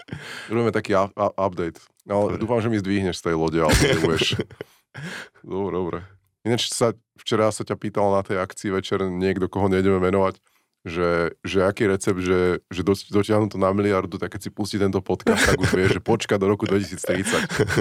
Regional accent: Žilina, Žilina Region, Slovakia; ja som zo Žiliny, ja mám hneď vedľa tú obec, čo sa tak podobne volá.

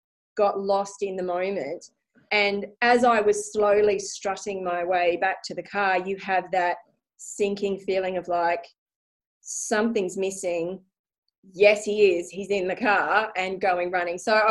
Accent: Brisbane, Queensland, Australia; I actually grew up in Brisbane. So I moved to WA. I'm currently in WA, and I moved to WA after I fell in love with a lovely Italian man over here while I was on holiday.

